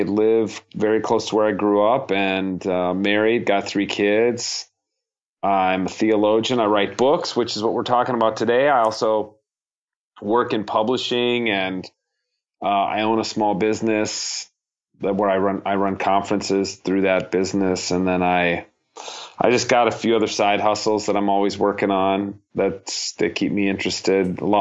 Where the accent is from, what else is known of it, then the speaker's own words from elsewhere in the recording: Minnesota, United States; Well, I'm a Minnesotan.